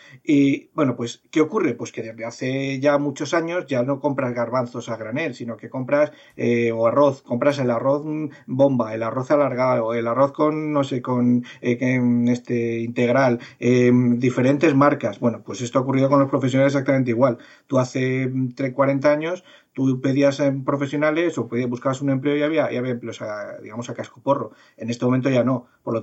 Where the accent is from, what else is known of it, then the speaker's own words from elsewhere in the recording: Community of Madrid, Spain; also born or lived in Alicante; Yo vivo en Madrid, pero soy medio madrileño, medio alicantino